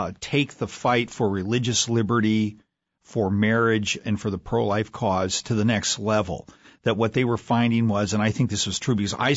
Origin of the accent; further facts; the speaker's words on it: Minnesota, United States; now in Washington, United States; I grew up here. I was born in Minnesota. And although I live in Washington, D.C. now